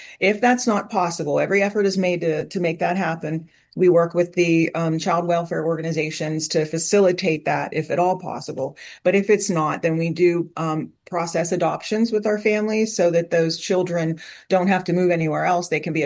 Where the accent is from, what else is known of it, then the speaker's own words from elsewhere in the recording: Pennsylvania, United States; I grew up in a rural area, Latrobe, between Latrobe and Crabtree. So it was very rural, which was a great childhood with all the woods and doing all those nature things.